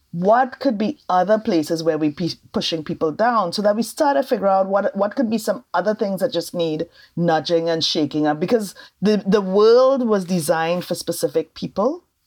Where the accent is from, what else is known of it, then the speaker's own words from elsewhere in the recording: Trinidad & Tobago; because I'm from Trinidad and Tobago, right?